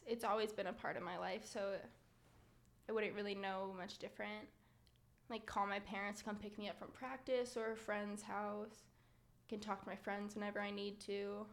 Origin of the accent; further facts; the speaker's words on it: Wisconsin, United States; I'm 18. I'm from Southeast Wisconsin. I come from a small suburbs.